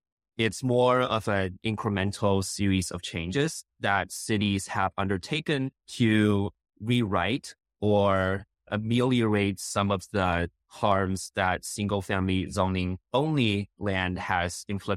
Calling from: Cincinnati, Ohio, United States; I am calling from Cincinnati, Ohio, where I currently teach as assistant professor of architecture at UC Dap.

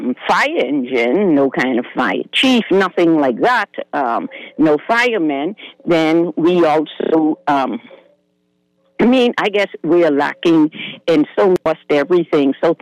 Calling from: Rock Sound, Eleuthera, Bahamas; I'm calling you from Rock Sound, Eleuthera.

